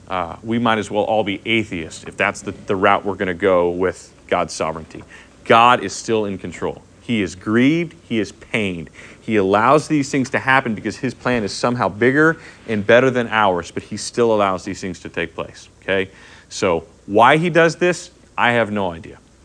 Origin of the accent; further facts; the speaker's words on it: Texas, United States; I grew up in Texas with flash floods. It wasn't odd to see cars floating down the street with water.